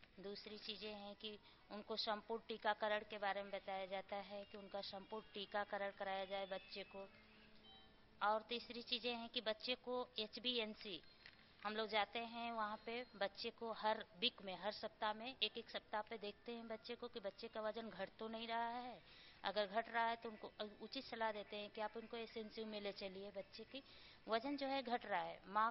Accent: Shekhpur, Uttar Pradesh, India; हम शेखपुर से रहने वाले हैं।

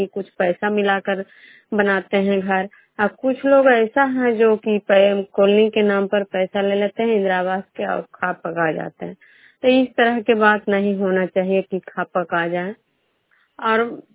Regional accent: Bishnupur, Bihar, India; मैं बिष्णुपुर ग्राम खजरा पंचायत नालंदा जिला नवनौसा प्रखंड के निवासी हैं।

